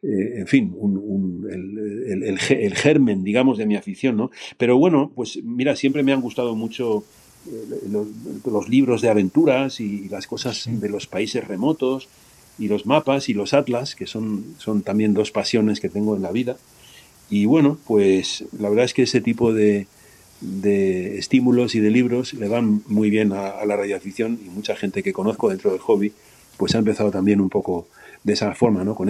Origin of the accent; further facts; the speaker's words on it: Madrid, Community of Madrid, Spain; yo soy un radioaficionado entusiasta de Madrid, soy gato madrileño, ¿sí? Y soy de la quinta de 1964.